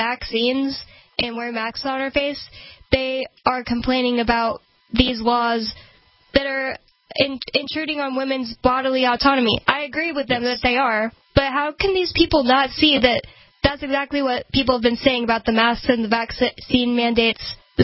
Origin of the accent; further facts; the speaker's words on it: Texas, United States; because I'm from Texas, everybody that I went to high school with posting these like memes